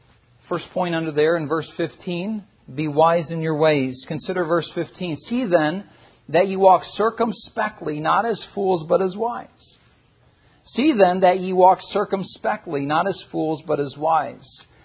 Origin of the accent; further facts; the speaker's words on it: Philippines; growing up in the Philippines, when we'd be out in the cities